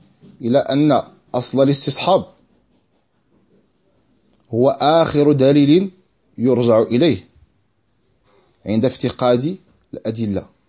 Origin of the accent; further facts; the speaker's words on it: Morocco; أكل فاكهة حب الملوك عندنا في المغرب